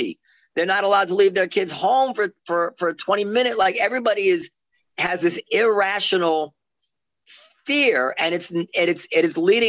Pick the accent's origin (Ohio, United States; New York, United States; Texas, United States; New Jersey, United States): New York, United States; Manhattan; I could walk to school, and I was growing up in Manhattan.